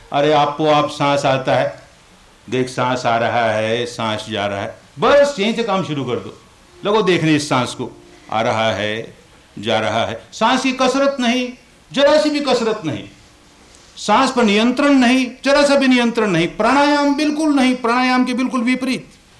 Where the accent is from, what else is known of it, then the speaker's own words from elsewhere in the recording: Myanmar; I was born in Burma and I lived there. I learned a little bit of the language